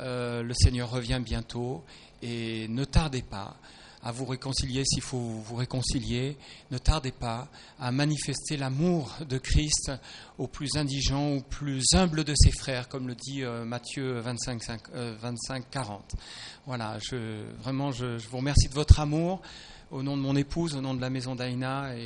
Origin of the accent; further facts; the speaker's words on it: Madagascar; qui agissent à 10 000 km chez nous à Madagascar